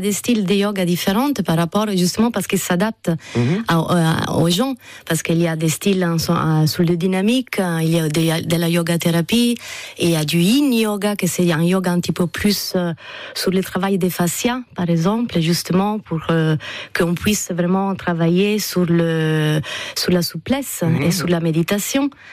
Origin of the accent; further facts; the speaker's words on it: Italy; French is a second language; en Toscane, parce que je suis italienne.